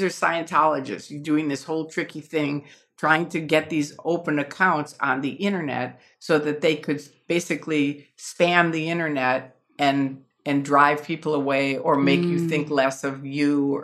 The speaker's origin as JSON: {"language": "English", "town": "Chicago", "region": "Illinois", "country": "United States", "tie": "born or raised there", "said": "and I grew up in Chicago around the mafia"}